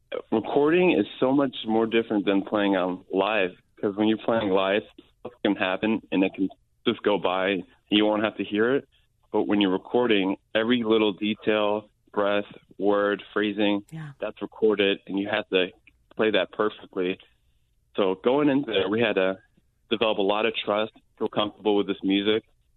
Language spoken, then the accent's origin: English; Philadelphia, Pennsylvania, United States; His parents, he grew up here, but when I got, he was much older than us.